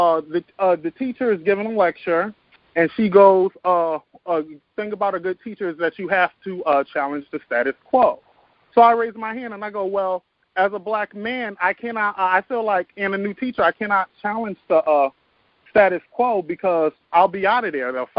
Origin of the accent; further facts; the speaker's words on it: Connecticut, United States; I'm from the Connecticut area.